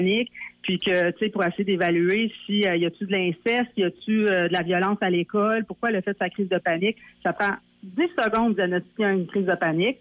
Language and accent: French; Montreal, Quebec, Canada; Moi, je viens de Hochelaga-Maisonneuve